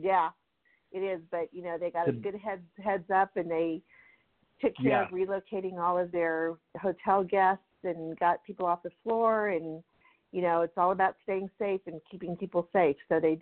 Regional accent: Gila River Indian Reservation, Arizona, United States; Well, I was born on the Gila River Indian Reservation. I was raised there. I was the first of four children.

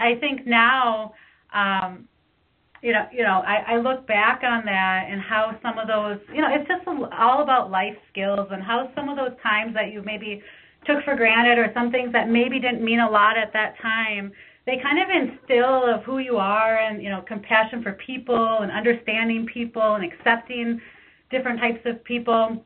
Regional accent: Ohio, United States; I mean, where I grew up in Ohio, it was all cornfields and farmers, and now I'm moving to a reservation

